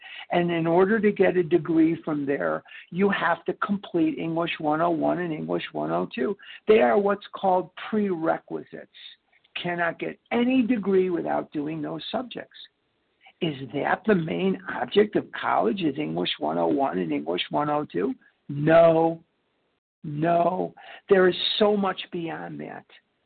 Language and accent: English; Scottsdale, Arizona, United States; now in Arlington Heights, United States; I'm from Scottsdale, Arizona, but I'm currently in Arlington Heights, Illinois, across from Poop Park.